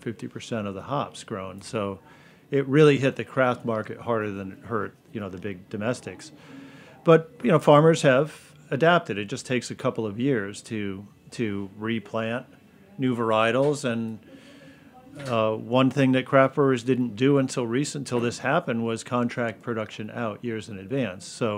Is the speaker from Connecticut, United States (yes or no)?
yes; Connecticut, United States; I'm, you know, born and raised in Connecticut, live there now.